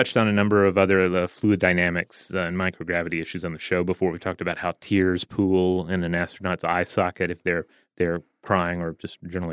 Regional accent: Hawaii, United States; We have some great coffee in my home state. Let's see about getting some of that into orbit.

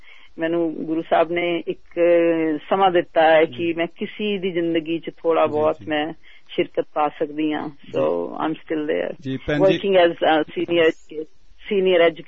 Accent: Punjab, India; moved away as an adult; also born or lived in Patiala / Kurukshetra; now in Sydney, Australia; ਅਸੀਂ ਇੱਥੇ ਸਿਡਨੀ ਦੇ ਵਿਚ ਅਸੀਂ 91 ਚ ਵਿਚ ਆਏ ਸੀ, ਤੇ ਪਿੱਛੋਂ ਅਸੀਂ ਆਪਣਾ ਪੰਜਾਬ ਤੋਂ ਹੀ ਆ ਜੀ, ਜਿੱਦਾਂ ਆਪਾਂ ਸਾਰੇ ਮੋਸਟਲੀ ਹੈਗੇ ਆ। ਤੇ ਪਟਿਆਲੇ ਤੇ ਕੁਰੂਕਸ਼ੇਤਰ ਮੈਂ ਜਿਆਦਾ ਮੇਰੀ ਪੜ੍ਹਾਈ ਹੋਈ ਆ

